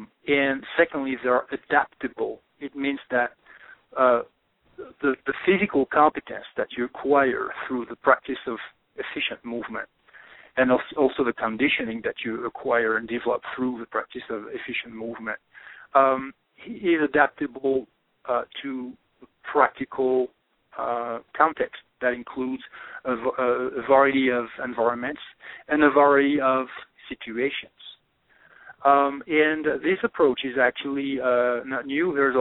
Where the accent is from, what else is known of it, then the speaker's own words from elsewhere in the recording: France; English is a second language; moved away as an adult; now in Santa Fe, United States; So I am, I'm originally from France. I'm in my 40s, early 40s. So I live now in Santa Fe, New Mexico. I moved to the U.S. about 4 years ago